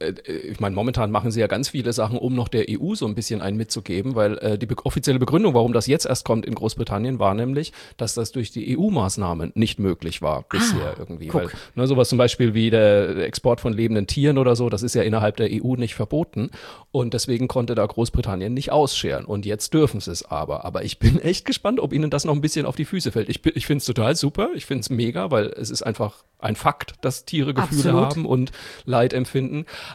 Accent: Bavaria, Germany; ich bin Franke

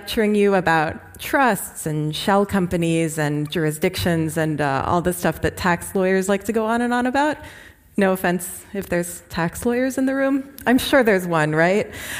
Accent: Geneva, Switzerland; accent: Swiss; English is a second language; now in New York, United States; I live in New York, so I've come a long way, but I'm actually from Switzerland. It might surprise you with my funny name and my accent, but I lived 18 years in Geneva

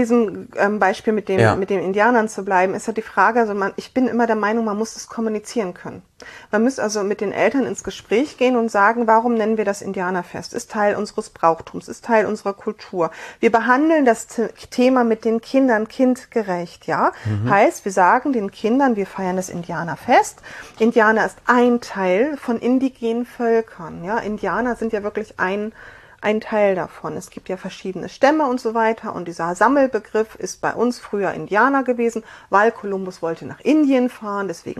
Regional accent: Saxony, Germany; ich meine, ich komme aus der Nähe von Radebeul, da ist alles

